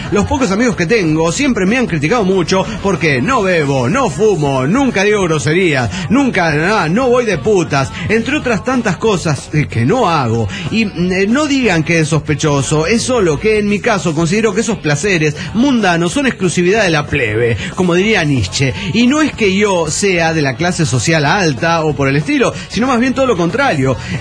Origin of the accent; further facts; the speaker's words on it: Tultitlán, State of Mexico, Mexico; Señoras y señores … de Tultitlán.